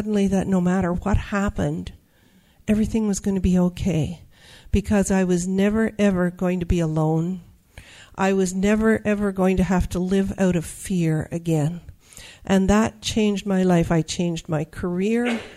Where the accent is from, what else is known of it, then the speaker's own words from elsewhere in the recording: Calgary, Alberta, Canada; from Calgary, Alberta